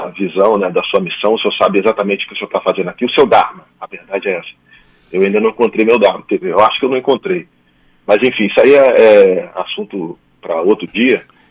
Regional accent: Brazil; born there; sei um pouquinho o porquê de eu estar aqui encarnado no Brasil.

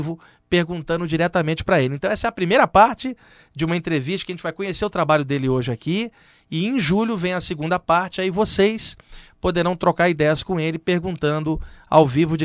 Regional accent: Rio de Janeiro, Brazil; now in São Paulo, Brazil; eu vim do Rio

